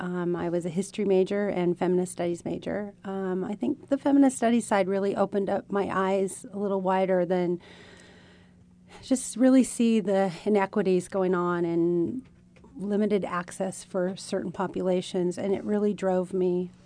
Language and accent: English; Santa Barbara, California, United States; Yeah, I was born in Santa Barbara over at Cottage, and I grew up here. My grandmother was actually born here.